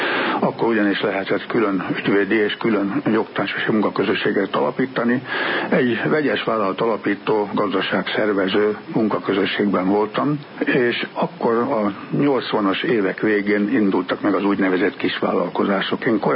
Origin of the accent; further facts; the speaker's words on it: Győr, Győr-Moson-Sopron, Hungary; born there; 45-ben születtem Győrbe. Gazdálkodott mind a két család. Földekkel, lovakkal, hagyományos életmódot éltek. Aztán eljött az 1945-ös év, annak a márciusában születtem